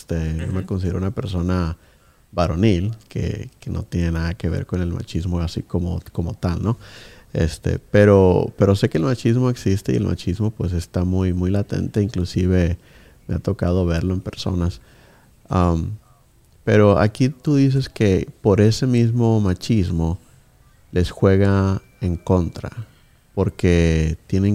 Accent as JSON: {"language": "Spanish", "country": "Mexico", "tie": "born or raised there", "said": "Pero yo creciendo, cuando iba creciendo en México, veía esas películas."}